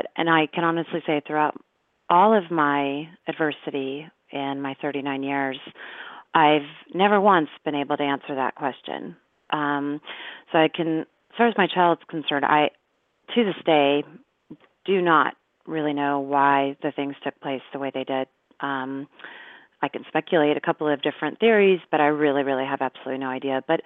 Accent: Newport Beach, California, United States; you and I grew up in Newport Beach

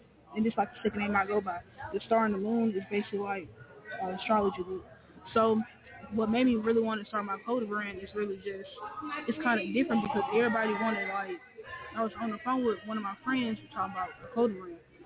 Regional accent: Mobile, Alabama, United States; I'm currently from Mobile, but I live in Goodall right now.

